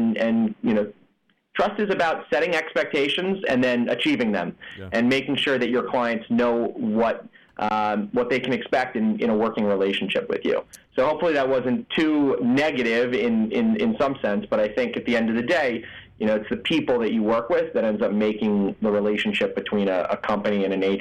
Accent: New York City, New York, United States; We actually launched a DJ business in New York City. We grew up here in Manhattan, where we're located today.

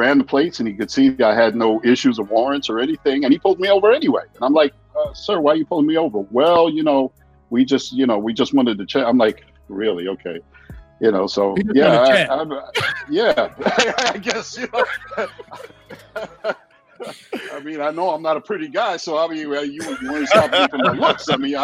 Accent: New York City, New York, United States; I grew up in Jamaica, Queens, New York.

